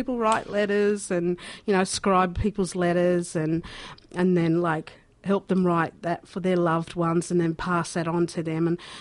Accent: Deniliquin, New South Wales, Australia; So I was born in a place called Denny, or short for Deniliquin, they call it Dinny. And I grew up in New South Wales

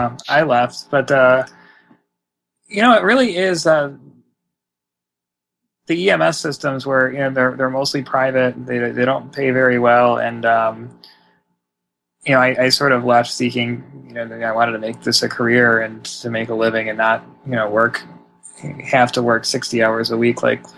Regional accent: Buffalo, New York, United States; I grew up right on the Canadian border, so I spent a lot of time between ages 19 and 21 in Canada because that's the drinking age.

